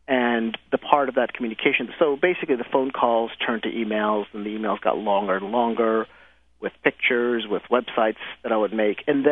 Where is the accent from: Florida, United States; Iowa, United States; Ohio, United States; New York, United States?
New York, United States; Brooklyn; also born or lived in Bangladesh; so I was born in Bangladesh, but I grew up in Brooklyn. I grew up in New York City, and I came here when I was like 7 years old.